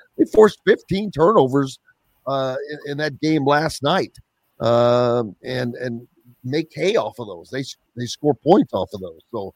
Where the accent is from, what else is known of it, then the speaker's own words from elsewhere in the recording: Indiana, United States; Growing up in Southern Indiana, not only Kentucky, but you get the Louisville stuff